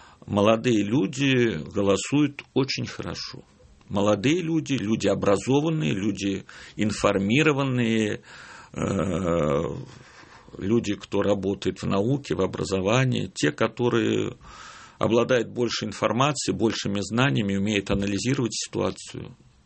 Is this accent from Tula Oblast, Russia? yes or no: yes; Tula Oblast, Russia; born there; now in Moscow, Russia; я родился в Тульской области, но по всем меркам я уже москвич, я больше 45 лет живу в Москве.